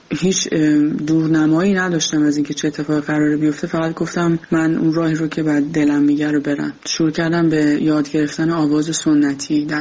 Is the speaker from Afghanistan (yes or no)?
no; Iran; now in France; به محض اینکه ما از ایران اومدیم به کشور فرانسه